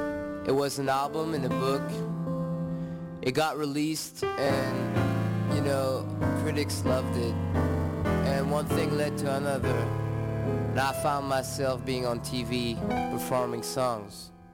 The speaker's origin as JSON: {"language": "English", "town": "Quebec City", "region": "Quebec", "country": "Canada", "second_language": "English", "said": "I'm a singer-songwriter. I'm from Quebec City, Canada. I'm French-Canadian, so pardon my accent."}